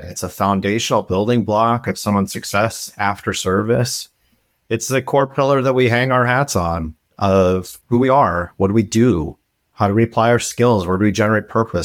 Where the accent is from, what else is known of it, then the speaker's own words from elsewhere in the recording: Tallahassee, Florida, United States; born there; also born or lived in Germany; I grew up in an Army family. And so originally I'm from a nomad. I was born in Tallahassee, Florida, when my dad was there for his master's degree.